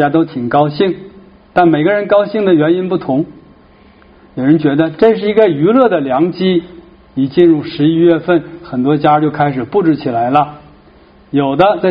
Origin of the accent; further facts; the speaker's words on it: China; moved away as an adult; 本来我是一个中国人，不是犹太人，爸爸是共产党员，妈妈是回民